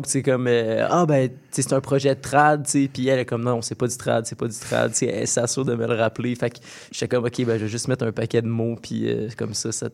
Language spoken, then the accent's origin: French; Quebec City, Quebec, Canada; ben moi, on a grandi à Québec. Moi, je suis parti à Montréal.